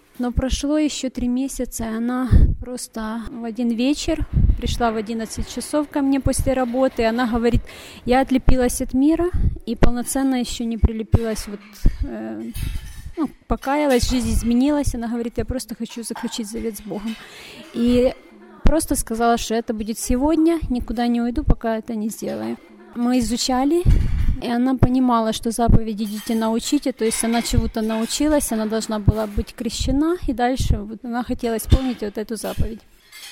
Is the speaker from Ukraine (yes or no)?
yes; Western Ukraine, Ukraine; я из Западной Украины, работаю администратором.